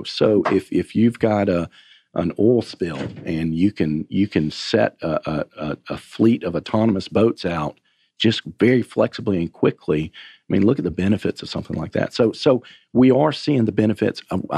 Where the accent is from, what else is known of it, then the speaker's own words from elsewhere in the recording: Alabama, United States; now in Atlanta, United States; born and raised in Alabama, my family and I moved to Atlanta